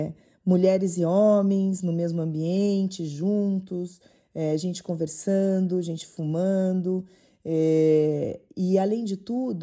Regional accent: Bauru, São Paulo, Brazil; moved away as an adult; now in São Paulo, Brazil; eu saí da minha cidade natal, do interior de São Paulo, Bauru, e fui para São Paulo.

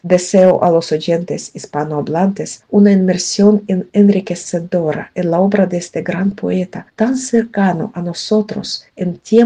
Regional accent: Eastern Ukraine, Ukraine; Ambos provenimos del este de Ucrania.

